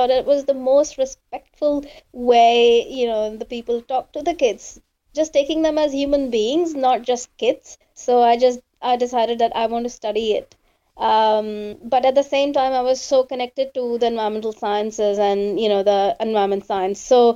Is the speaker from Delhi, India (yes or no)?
yes; Delhi, India; moved away as an adult; now in Auckland, New Zealand; I grew up in Delhi in India, born and brought up there, married there, had my first child there. And when my first child was born, my husband decided to move to a safer place bringing up my daughter. So we moved to New Zealand.